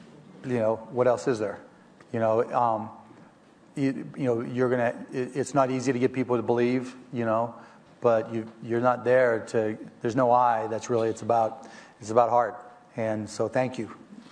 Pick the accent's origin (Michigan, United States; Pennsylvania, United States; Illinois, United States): Pennsylvania, United States; Pittsburgh; when I was a kid growing up in Pittsburgh, I would listen to the Pittsburgh Pirates